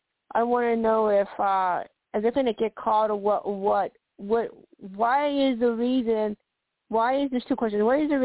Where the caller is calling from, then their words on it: Colorado, United States; from Colorado.